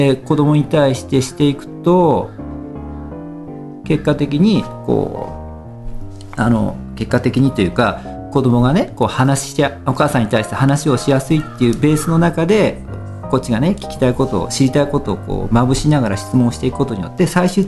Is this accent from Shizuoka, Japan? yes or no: yes; Hamamatsu, Shizuoka, Japan; 浜松から来ましたってことで、